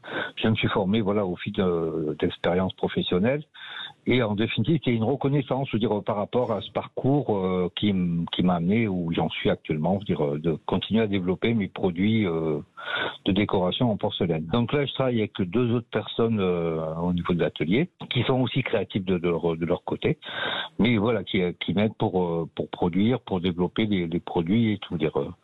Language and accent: French; Limoges, Nouvelle-Aquitaine, France; je suis revenu sur Limoges, je suis originaire de Limoges.